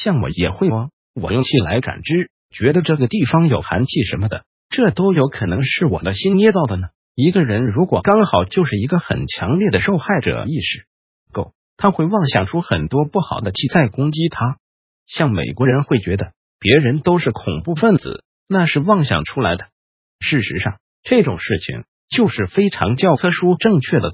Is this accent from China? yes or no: no; Taiwan; 我们台湾人有句俗话叫公婆疼孙